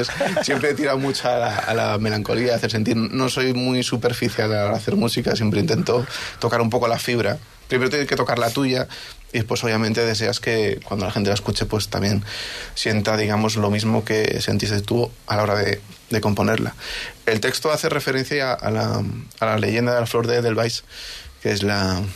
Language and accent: Spanish; Galicia, Spain; accent: Celtic; also born or lived in Basque Country; yo nací en el País Vasco, me crié en Galicia, entonces tengo, aparte de que en el habla, pues un acento celta, pues también a la hora de tocar, quieras o no, pues tienes también ese deje, ¿no?